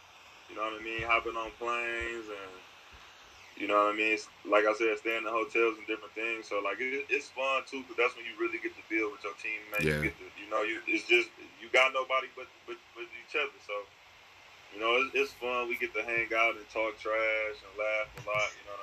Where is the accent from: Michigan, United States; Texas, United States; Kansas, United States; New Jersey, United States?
Michigan, United States; Detroit; But, you know, Detroit, I mean, that's my hometown.